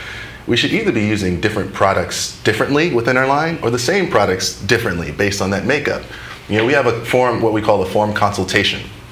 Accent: Queens, New York, United States; Queens, New York, born and raised. Yeah, my family's still there right now.

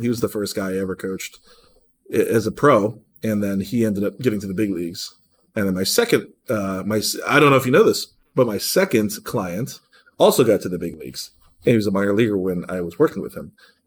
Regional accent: Cleveland, Ohio, United States; Yeah, with the Guardians, my hometown team, Cleveland, Ohio.

